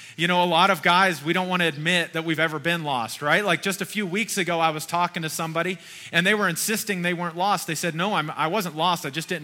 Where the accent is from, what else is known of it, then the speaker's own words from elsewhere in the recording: Kentucky, United States; Now, many of y'all know I was raised in Kentucky. And I still remember when I first moved to Kentucky